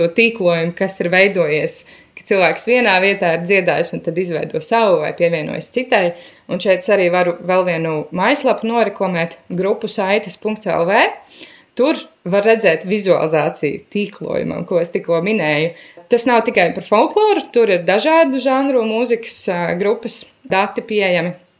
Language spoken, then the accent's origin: Latvian; Riga, Latvia; Es uzaugu Rīgā